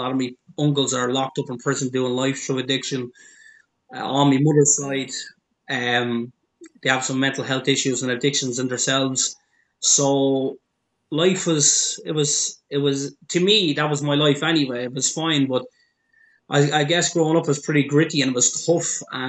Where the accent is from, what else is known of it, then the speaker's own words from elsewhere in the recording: Dublin, Leinster, Ireland; I grew up basically in Belcamp, which is just down the road from me in Coolock in Dublin.